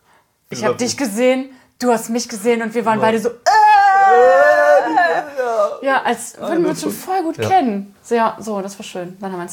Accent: Neroth, Rhineland-Palatinate, Germany; Zu erzählen, dass ich aus der Eifel oder aus Neroth komme.

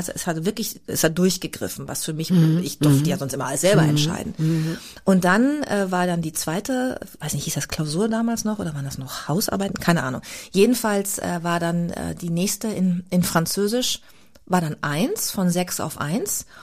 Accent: Bad Lippspringe, North Rhine-Westphalia, Germany; ich bin ja sehr ländlich aufgewachsen da in Bad Lippspringe, was super schön war, so für die Kindheit

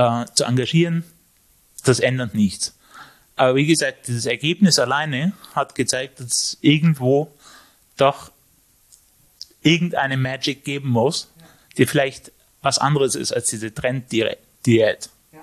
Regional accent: Innsbruck, Tyrol, Austria; Ich bin aus Innsbruck

